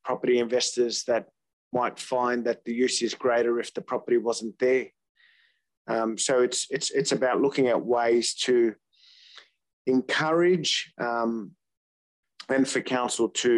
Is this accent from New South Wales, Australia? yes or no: yes; Croydon, New South Wales, Australia; as a young boy growing up in Croydon, I remember going to Croydon Public School and we used to jump the fence